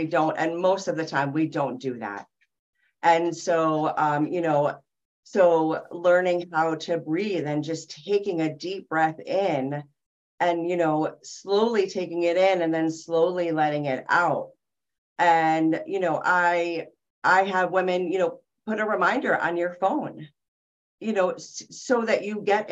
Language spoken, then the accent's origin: English; New York, United States; I'm originally a New Yorker. That's how we're wired, you know.